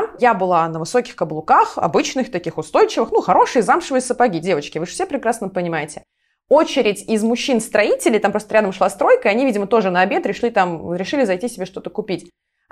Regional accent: Volgograd, Volgograd Oblast, Russia; moved away as an adult; Даже если ты живешь не в Москве, потому что мы переезжали из Волгограда.

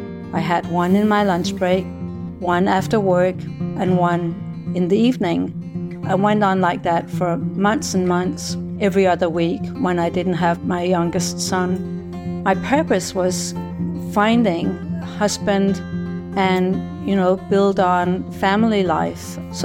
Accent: Copenhagen, Capital Region of Denmark, Denmark; because I'm from Copenhagen, Denmark

